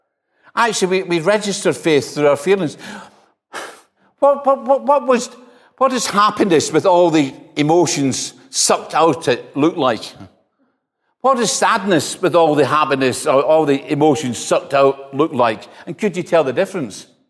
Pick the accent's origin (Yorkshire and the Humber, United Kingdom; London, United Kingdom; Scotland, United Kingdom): Scotland, United Kingdom; Greenock; Now, I am from Greenock. I'm from Clydeside. And I know what that means.